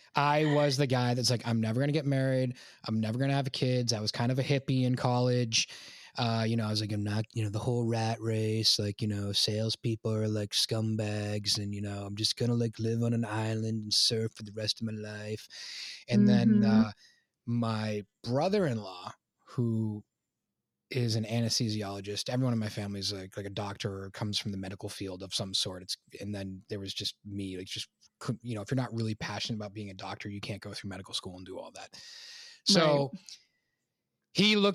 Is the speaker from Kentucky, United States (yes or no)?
no; Massachusetts, United States; and I'm from Massachusetts, and there's a lot of stereotypes about Massachusetts drivers.